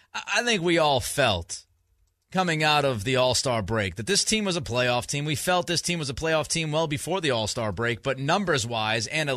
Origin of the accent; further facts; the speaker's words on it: New England, United States; I grew up in New England, obviously, and Boston is a top 10 market